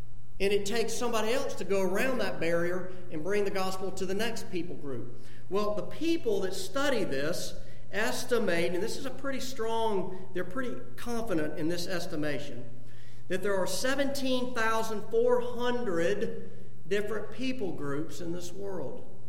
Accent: the South, United States; As a Southerner, I knew Northern Christians.

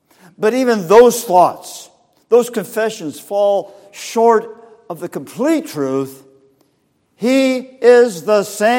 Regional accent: California, United States; I grew up in Southern California down near a peninsula called Palos Verdes Peninsula.

